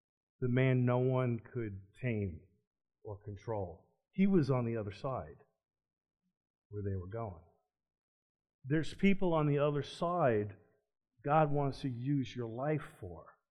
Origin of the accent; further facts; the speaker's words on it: Long Island, New York, United States; We're from Long Island, but it's okay in the harbor.